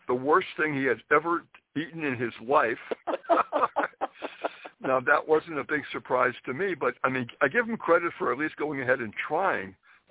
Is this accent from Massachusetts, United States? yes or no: yes; Springfield, Massachusetts, United States; And you know, I'm from New England. I'm from Springfield, Massachusetts.